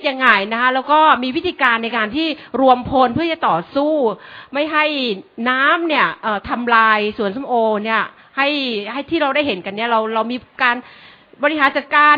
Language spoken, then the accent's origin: Thai; Bangkok, Thailand; เราเป็นคนกรุงเทพ